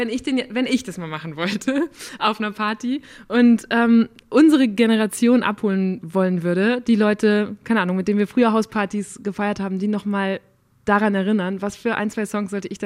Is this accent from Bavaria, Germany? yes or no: no; Borken, North Rhine-Westphalia, Germany; Ich komme aus Borken, da ist die nächste Stadt. Also das Lübeck von Borken wäre so Essen. Das ist halt eine Stunde weit weg.